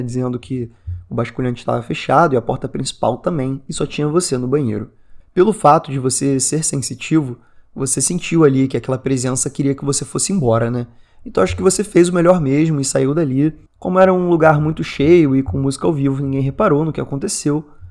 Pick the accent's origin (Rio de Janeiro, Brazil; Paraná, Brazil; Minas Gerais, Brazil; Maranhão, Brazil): Paraná, Brazil; now in São Paulo, Brazil; eu havia saído da cidade onde cresci, no interior do Paraná, e já morava em São Paulo.